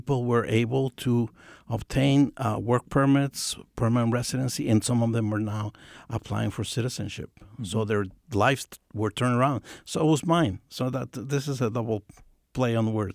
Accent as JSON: {"language": "English", "country": "Guatemala", "tie": "born or raised there", "said": "I grew up in Guatemala, and I was taught to be quiet and not to talk because you never knew who was listening."}